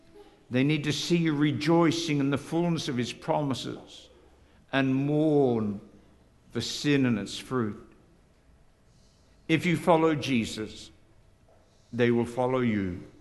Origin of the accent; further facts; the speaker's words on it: Northern Ireland, United Kingdom; You'll forgive me, I'm an Ulsterman at heart.